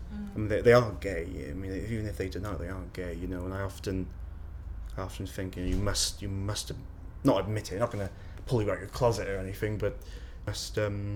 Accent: Cardiff, Wales, United Kingdom; now in London, United Kingdom; Well, as I said, I come from Cardiff. I've lived there all my life.

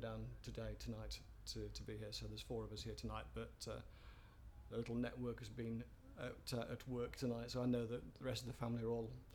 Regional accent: Baildon, Yorkshire and the Humber, United Kingdom; moved away as an adult; In Yorkshire. So I was born near Bradford, in a place called, lived in Bailden, which is on the edge of Bradford, for a good 18 years until I left to go to university

